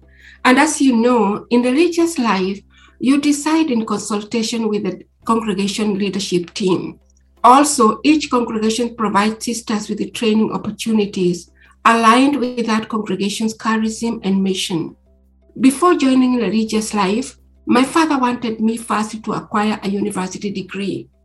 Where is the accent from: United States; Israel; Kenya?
Kenya; Nakuru, Nakuru County; I was born and raised in Nakuru, Kenya.